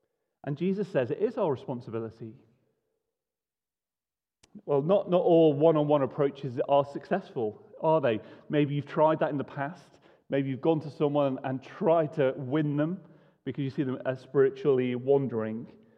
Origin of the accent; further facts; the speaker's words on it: United Kingdom; I don't want to try and, as a British person, cross that line where their private life is their private life.